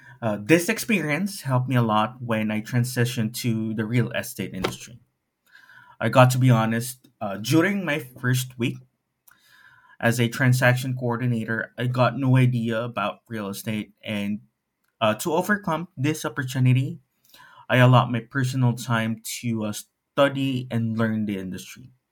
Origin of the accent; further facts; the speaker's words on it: Central Luzon, Philippines; from Bulacan, Philippines